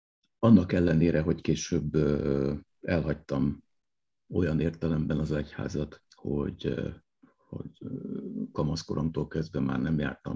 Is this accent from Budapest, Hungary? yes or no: yes; Budapest, Hungary; ahol most ülök és beszélgetek, az nagyjából ugyanaz a helyszín, ahol felnőttem. Tehát Budapest, annak is a budai része, a vár és a hegyek között, úgy hívják, hogy Krisztina város, annak is egy csücske, a városmajor.